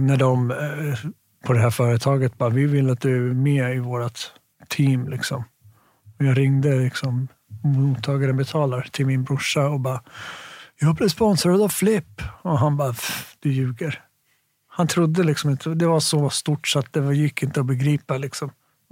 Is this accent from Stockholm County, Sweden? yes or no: yes; Stockholm, Stockholm County, Sweden; Men nej, vi bodde där vid Vasaparken. Eller Birkastan till och med. Nära Karlberg. Och ja, inga konstigheter. Jättefin uppväxt. Sprang omkring där.